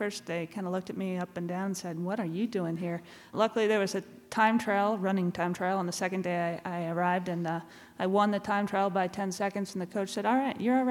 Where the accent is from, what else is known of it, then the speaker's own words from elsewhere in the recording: Anchorage, Alaska, United States; And growing up in Anchorage, Alaska, some people kind of stopped me along my way and say, now … you know, running through the winter, deep snow